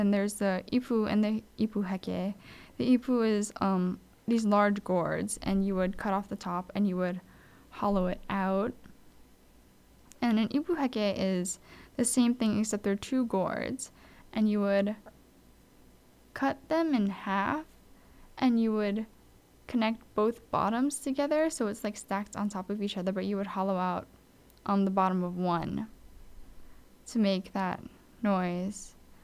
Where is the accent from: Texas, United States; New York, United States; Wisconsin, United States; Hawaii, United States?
Hawaii, United States; because growing up in Hawaii, this is just kind of things like you grew up around, it's part of the culture, and you just kind of like know these things.